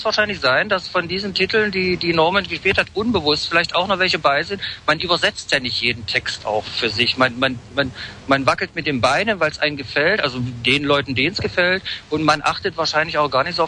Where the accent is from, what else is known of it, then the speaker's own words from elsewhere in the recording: East Germany, Germany; now in West Germany; Ich bin eingeborener Wessi, im Osten groß geworden, jetzt wieder in Westdeutschland, meine kurze Geschichte.